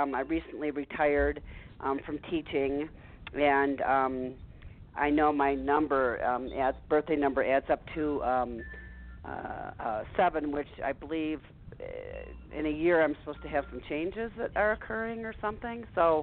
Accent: Show Low, Arizona, United States; I'm from Arizona.

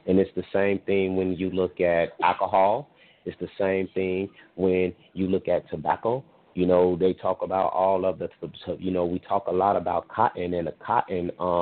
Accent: Chicago, Illinois, United States; and I'm from Chicago, so they was talking about why when they went in that they were still putting tokens on the CTA bus.

